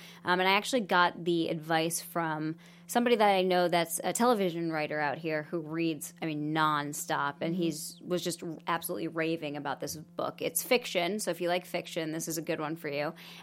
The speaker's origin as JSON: {"language": "English", "town": "Buffalo", "region": "New York", "country": "United States", "said": "So I really love a good duck boot. I'm from Buffalo, New York, so Uggs, any boot like that gets super wet, and then they're not warm at all."}